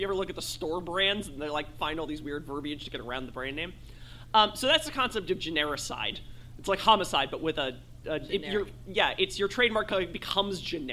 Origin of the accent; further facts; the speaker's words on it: New Jersey, United States; I'm from New Jersey.